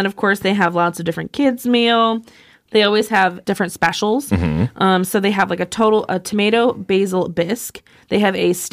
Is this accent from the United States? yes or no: no; Ireland; I'm also Irish, so I guess I'm kind of biased.